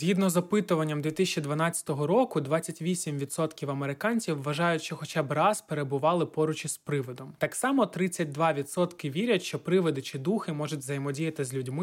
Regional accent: Chernihiv, Chernihiv Oblast, Ukraine; Я сам родом з Чернігова

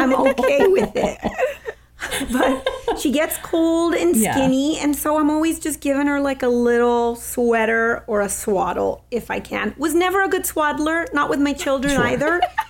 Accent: Laredo, Texas, United States; now in Austin, United States; I'm from Laredo, Texas. I live in Austin, Texas yeah. now, but was home visiting my family

